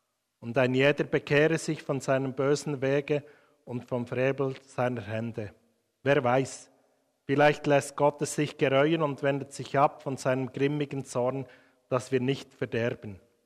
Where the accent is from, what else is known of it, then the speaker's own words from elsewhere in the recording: Bern, Switzerland; aus dem Emmental 1910, das ist so das Gebiet, also nicht, dass ich so alt bin, aber das Gebiet, wo ich herkomme.